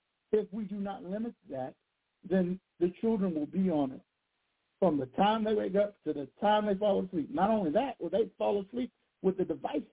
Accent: Louisiana, United States; But I'm from Louisiana, so depending on what parish you're in, all makes a difference in the way that we perceive certain things.

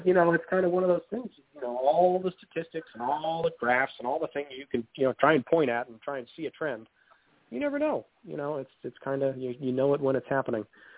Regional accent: Gloucester, Massachusetts, United States; I grew up in Gloucester, Massachusetts, where the American Eagle was built. I grew up in a little boatyard down there

